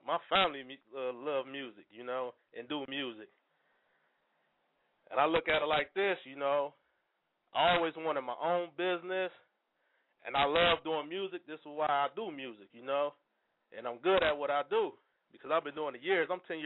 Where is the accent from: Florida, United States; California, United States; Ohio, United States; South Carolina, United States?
Ohio, United States; Toledo; And as far as my city, I'm from Toledo, Ohio.